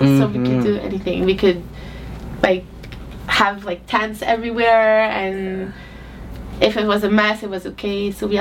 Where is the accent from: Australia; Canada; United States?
Canada; Montreal, Quebec; I grew up in Montreal, which is a very multicultural city.